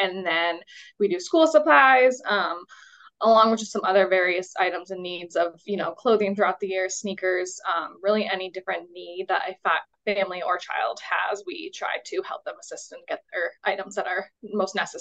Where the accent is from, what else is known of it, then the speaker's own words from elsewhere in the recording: Saratoga, United States; I grew up in Saratoga. I've lived here all my past 28 years.